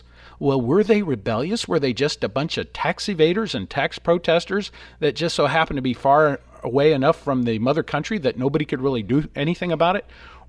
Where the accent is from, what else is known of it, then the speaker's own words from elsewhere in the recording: United States; my responsibility to do as an American